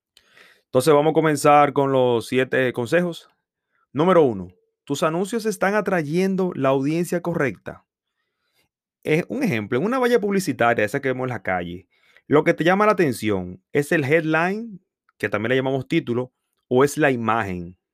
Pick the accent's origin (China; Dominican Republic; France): Dominican Republic; now in United States; Ando aquí en franela, como le dicen en mi país, República Dominicana.